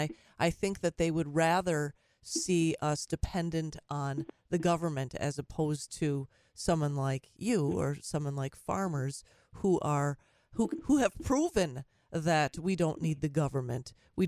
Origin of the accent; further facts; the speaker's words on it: United States; And as an American citizen, I have that right to do that.